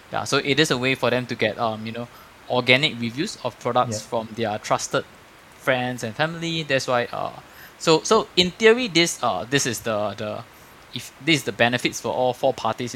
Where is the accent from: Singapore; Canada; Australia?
Singapore; But actually when you think about yourself as a Singaporean, like, you know